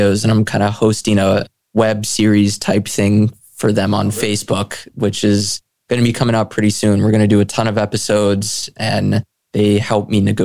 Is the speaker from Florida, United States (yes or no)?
yes; Jacksonville, Florida, United States; born there; also born or lived in Fort Lauderdale / West Palm Beach / Jupiter; I've lived in Fort Lauderdale, West Palm, Jupiter, I was born in Jacksonville, but I don't really remember it because I moved when I was five.